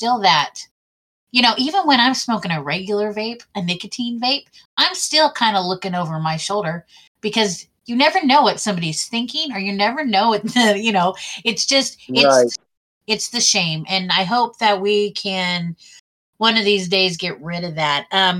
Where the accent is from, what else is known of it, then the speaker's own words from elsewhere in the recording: Kansas, United States; I'm from Kansas. We like nothing's legal here.